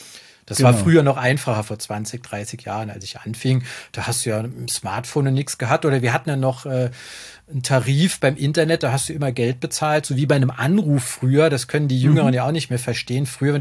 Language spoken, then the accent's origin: German; Saarland, Germany; accent: Moselle Franconian; Es gibt so eine Sprachgrenze mitten im Saarland. Der eine Teil war halt, der mal zu Bayern gehört hat. Und ich komme halt aus dem Moselfränkischen. Das ist eher so Luxemburg, Belgien, Holland, auch sprachlich verwandt.